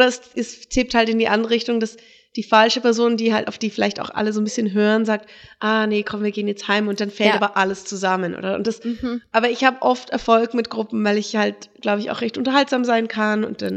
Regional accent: Germany; Ich bin Deutsche, ich darf das nicht.

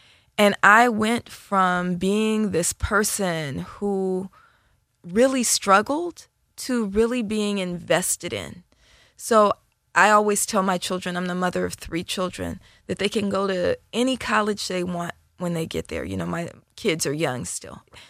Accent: Oakland, California, United States; born there; So I was born in Oakland in the 1970s.

